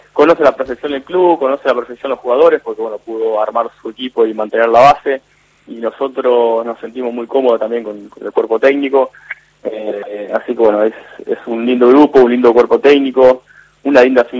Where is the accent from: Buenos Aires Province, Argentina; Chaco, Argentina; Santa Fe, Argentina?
Santa Fe, Argentina; San Jerónimo Norte; Exactamente, San Jerónimo Norte.